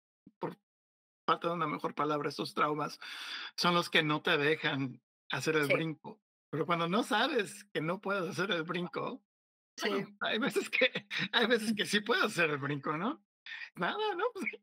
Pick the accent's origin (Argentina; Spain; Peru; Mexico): Mexico; yo salí la primera vez que salí de México, salí a los, creo que a los 20 años, 20, 21 años